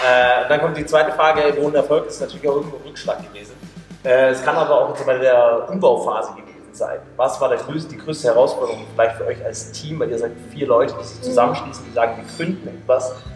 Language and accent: German; Bochum, North Rhine-Westphalia, Germany; Ich komme mit dir wirklich aus Bochum.